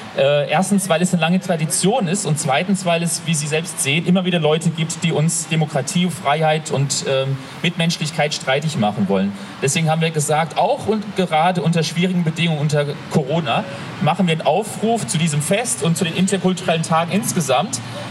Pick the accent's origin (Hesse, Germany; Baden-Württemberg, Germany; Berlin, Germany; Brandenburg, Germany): Hesse, Germany; Hanau; born there; Nein, Hanau ist in Hessen, Geburtsstadt der Brüder Grimm und auch meine Geburtsstadt.